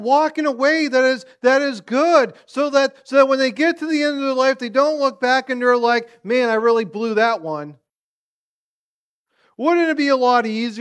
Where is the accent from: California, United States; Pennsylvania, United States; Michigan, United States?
Pennsylvania, United States; also born or lived in Colorado; I was born in Colorado, one of those random facts. Lived out there for 2 years until I was 2 years old and moved back to Pennsylvania.